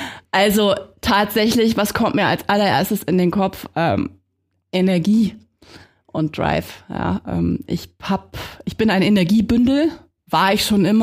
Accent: Northern Germany, Germany; now in Munich, Germany; Auch als Norddeutsche Dern, wie man so schön sagt, fühle ich mich hier in München und in der Nähe zu den Bergen super wohl.

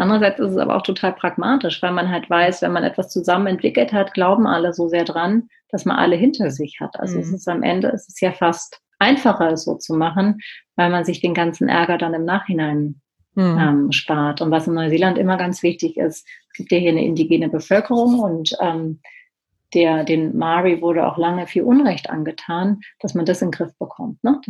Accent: Berlin, Germany; ich bin ja aus Berlin

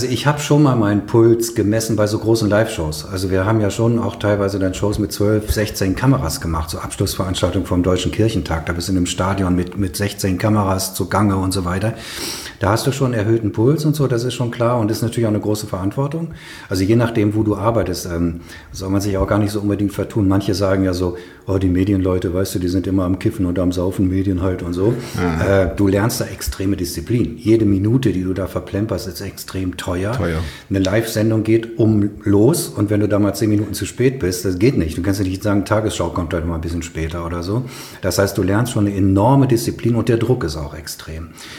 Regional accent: Duisburg, North Rhine-Westphalia, Germany; also born or lived in Essen; ich weiß noch, wie ich als Kind in Duisburg in der Gemeinde, in der freikirchlichen Gemeinde, wo meine Eltern waren, unter den Bänken hergekrabbelt bin im Gottesdienst.

